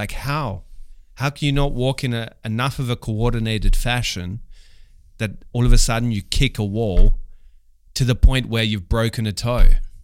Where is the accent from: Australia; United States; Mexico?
Australia; I'm Australian